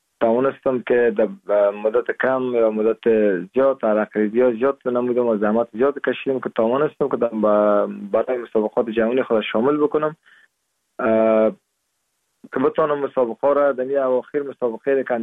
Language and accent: Persian; Parwan, Afghanistan; born there; در سال 1373 در استولی سیاوگرد ولایت پروان متولد شدیم